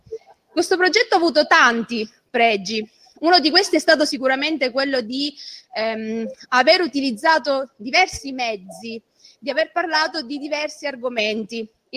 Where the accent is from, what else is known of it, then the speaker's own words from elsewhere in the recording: Sicily, Italy; io sono siciliana, quindi per me questo progetto è stato particolarmente importante.